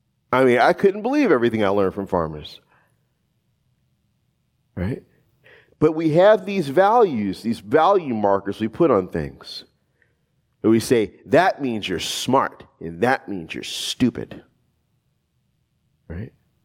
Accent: the South, United States; That community, I grew up in the South.

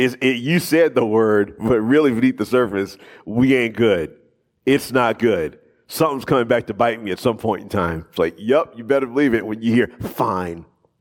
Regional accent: the South, United States; That community, I grew up in the South.

